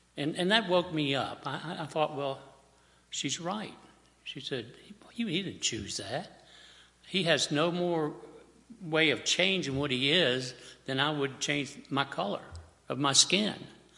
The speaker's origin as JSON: {"language": "English", "town": "Norfolk", "region": "Virginia", "country": "United States", "tie": "born there", "said": "Now, I was born in Norfolk, Virginia, way back in 1944. It's hard to believe I'm almost 75, but I am."}